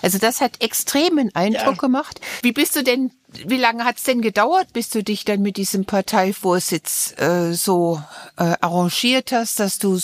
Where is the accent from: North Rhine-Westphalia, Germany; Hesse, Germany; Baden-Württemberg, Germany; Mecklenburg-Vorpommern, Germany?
Baden-Württemberg, Germany; Mannheim; ich komme aus Mannheim